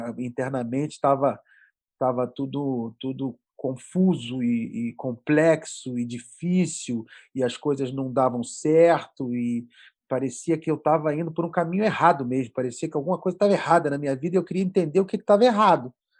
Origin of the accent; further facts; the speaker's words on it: Rio de Janeiro, Brazil; Eu era playboy de condomínio fechado da Barra da Tijuca. Então, eu cresci na Barra da Tijuca, né? Um bairro nobre do Rio de Janeiro, e em condomínio fechado, né? Naqueles condomínios grandes.